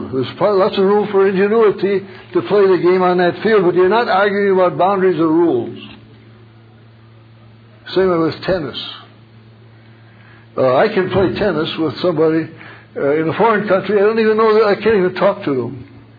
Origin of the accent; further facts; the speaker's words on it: Michigan, United States; one of my favorite spots, I'm from Michigan, is the University of Michigan football stadium.